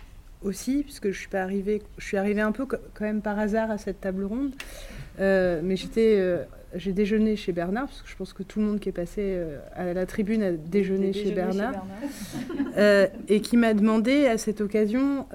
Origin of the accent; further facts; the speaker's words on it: Netherlands; j'ai été élevée aux Pays-Bas, où la culture énergétique n'est pas du tout la même.